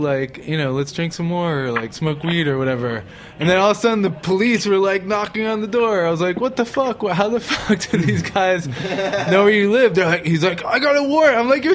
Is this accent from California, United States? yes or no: no; Boston, Massachusetts, United States; I grew up in Boston